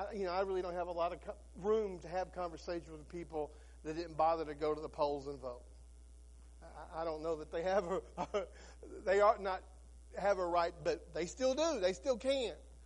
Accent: United States; I'm a Christian first. I'm an American second.

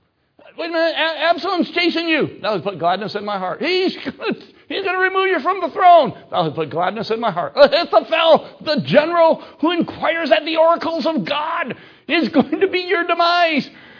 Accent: Michigan, United States; I was raised in the North. Michigan is in the North, last I checked. And so all of our history was North history.

